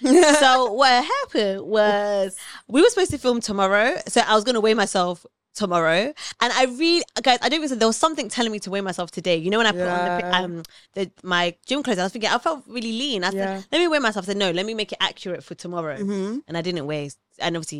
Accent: Kenya; So I'm Kenyan. But yeah, I'm Kenyan.

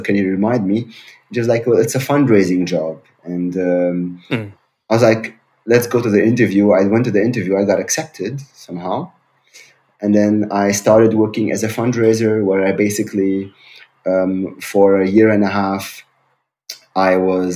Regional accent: Syria; now in Germany; I actually used to study something completely different because I came from Syria. I didn't really know what to do. I learned German.

